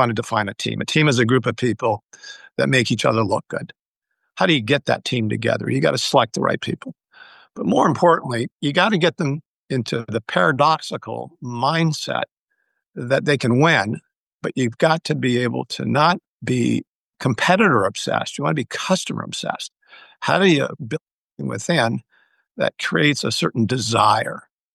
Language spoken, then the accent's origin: English; Canada; born there; I'm born Canadian, and my mom had passed on in Windsor, Ontario, Canada, where they lived